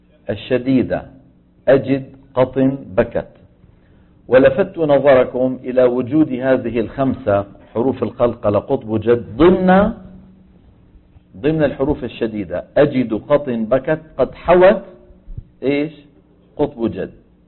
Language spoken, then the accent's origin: Arabic; Damascus, Damascus Governorate, Syria; وهو من القراء المعدودين عندنا في دمشق